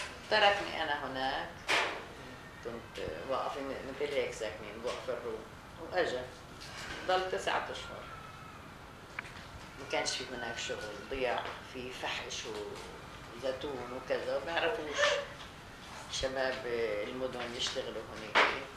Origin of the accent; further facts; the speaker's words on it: Zababdeh, Jenin Governorate, Palestine; moved away; احنا من الزبابده قضاء لواء نابلس تابعه لجنين نابلس. جينا هون طبعا ب 48 احنا طلعنا، بس ما جينا لهون، رحنا عند اهلي قعدنا سنتين وبعدين جينا لهون.